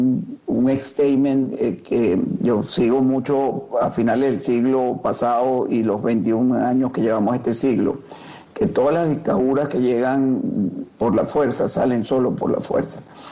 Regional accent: Venezuela; En el caso de Venezuela, que lo puedo hablar porque soy venezolano y lo viví en pleno

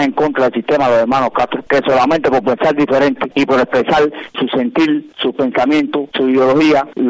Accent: Cuba; en mi país, que proclaman y a voces y vociferan al mundo que en Cuba no existen presos políticos

